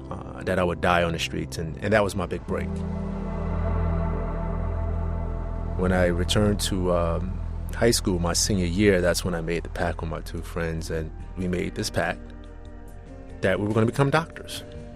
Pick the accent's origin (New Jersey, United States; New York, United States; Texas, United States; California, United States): New Jersey, United States; Newark; Now, I was fortunate to come back home to my hometown of Newark, New Jersey, and practice emergency medicine in the same hospital that I was born in.